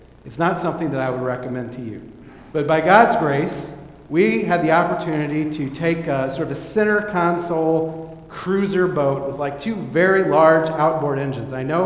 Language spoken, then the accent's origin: English; Michigan, United States; I come from Michigan. In my part of Michigan, you can literally count the days on one hand that are sunny between October 15 and Easter